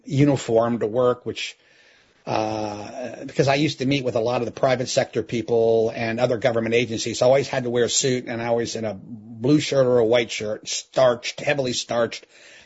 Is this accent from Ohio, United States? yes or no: yes; Youngstown, Ohio, United States; I'm from Youngstown, Ohio, you know, grew up, you know, semi-rough